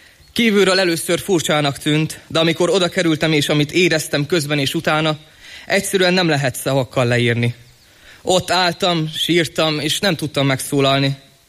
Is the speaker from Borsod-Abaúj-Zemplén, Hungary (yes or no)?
yes; Miskolc, Borsod-Abaúj-Zemplén, Hungary; born there; 17 éves és Miskolcon születtem.